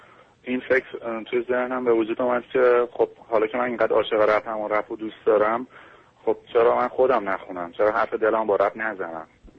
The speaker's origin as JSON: {"language": "Persian", "town": "Tehran", "region": "Tehran Province", "country": "Iran", "tie": "born or raised there", "said": "متولد 61 هستم، 24 سالمه، بچه تهران هستم."}